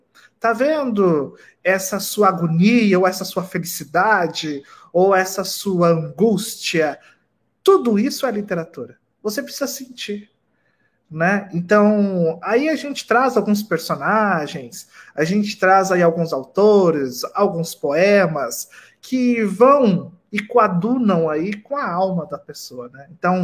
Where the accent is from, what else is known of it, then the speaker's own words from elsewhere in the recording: São José do Rio Preto, São Paulo, Brazil; A Adriana é lá da minha terrinha, de Rio Preto, né?